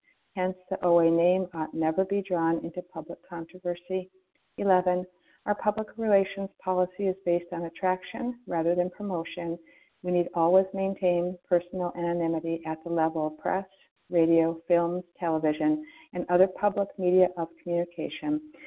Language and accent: English; Florida, United States; I'm from Florida.